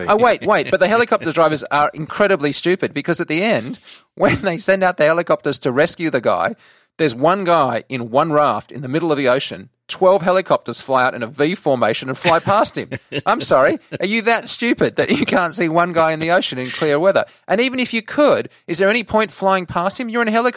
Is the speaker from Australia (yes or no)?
yes; Australia; I'm an Australian. I've lived here my whole life.